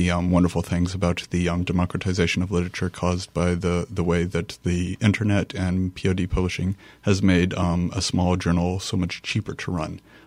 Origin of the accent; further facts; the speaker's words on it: Atlanta, Georgia, United States; now in Louisiana, United States; I was raised in Atlanta.